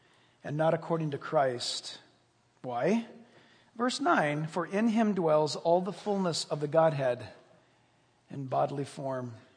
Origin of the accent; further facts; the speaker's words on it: New York, United States; born there; I was born in New York. My family were survivors, and that's just how it was.